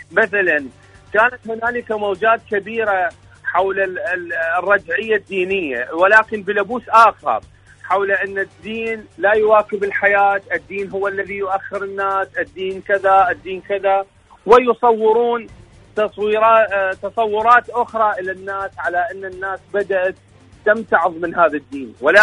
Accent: Iraq; من العراق.

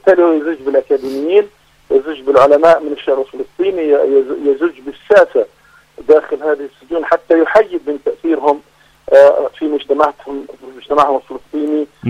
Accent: Palestine; وبالتالي لا يوجد للأسف الشديد أي أداة ضاغطة لدينا كفلسطينيين

